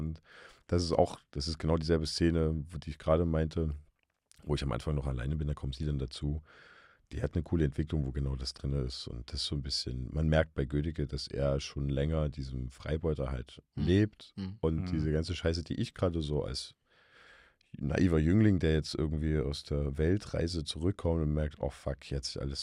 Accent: Scharfenberg, Saxony, Germany; in meinem alten Heimatdorf Scharfenberg gibt es ein Schloss

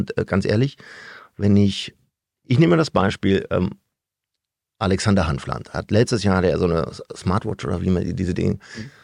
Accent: North Germany, Germany; ich komme aus dem Norden, da spricht man nicht so, also da, wo ich herkomme, spricht man nicht so, da spricht man platt. Das habe ich nie gelernt.

